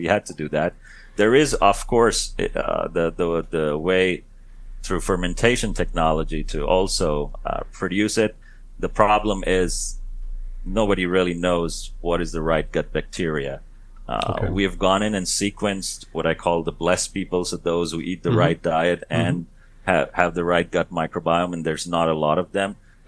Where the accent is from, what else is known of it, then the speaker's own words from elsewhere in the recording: India; now even from my home country where I come from, India